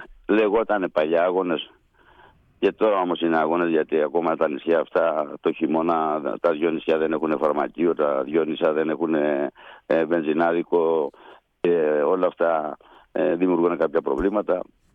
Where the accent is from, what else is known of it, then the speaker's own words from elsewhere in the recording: Koufonisia, South Aegean, Greece; Εγώ είμαι από το Κουφονήσι.